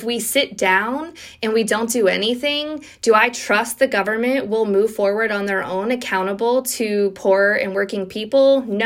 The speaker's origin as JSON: {"language": "English", "country": "United States", "tie": "born or raised there", "said": "growing up in Greene County, raising a family here right now"}